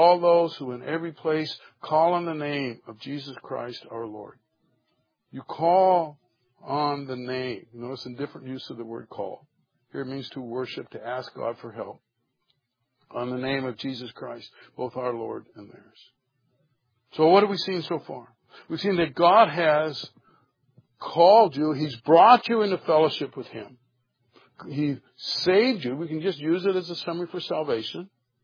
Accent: California, United States; You all know that I'm from Southern California.

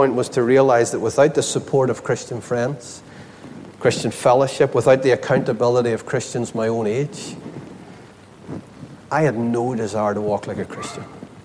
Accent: Ireland; But I hated being picked on for being different. I hated being the Irish boy.

